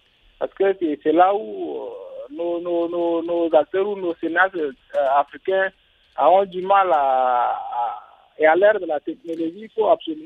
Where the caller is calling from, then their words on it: Beboto, Logone Oriental, Chad; Je suis à Beboto, vers le sud du Tchad.